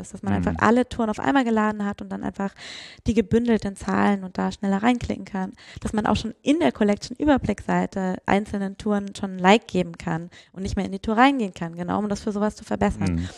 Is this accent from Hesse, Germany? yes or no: yes; Frankfurt, Hesse, Germany; Ich komme aus Frankfurt, ich habe da ganz lange nicht gelebt. Ich bin jetzt auch wieder hingezogen im Dezember